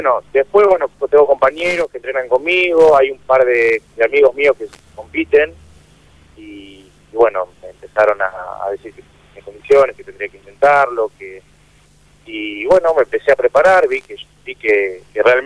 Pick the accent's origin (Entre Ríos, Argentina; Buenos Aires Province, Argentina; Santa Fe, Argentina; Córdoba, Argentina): Buenos Aires Province, Argentina; Ayacucho; now in Chivilcoy, Argentina; estoy viviendo en Chivilcoy ya hace varios años, pero bueno, yo soy de Ayacucho, ¿no?